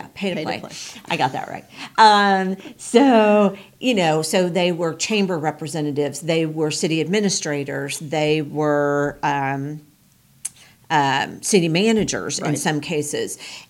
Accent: Pleasant Hope, Missouri, United States; So I'm from Pleasant Hope.

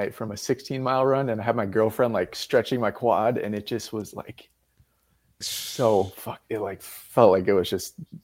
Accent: Minnesota, United States; now in Austin, United States; I am 25 years old, and I am from Minnesota. I live in Austin, Texas now.

